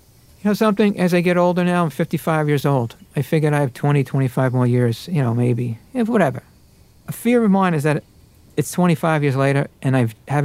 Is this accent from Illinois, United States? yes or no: no; Brooklyn, New York, United States; also born or lived in Sunset Park; I grew up as an Irish Catholic in Brooklyn, and OLPH was up the hill right there in Sunset Park, and I went to Catholic school.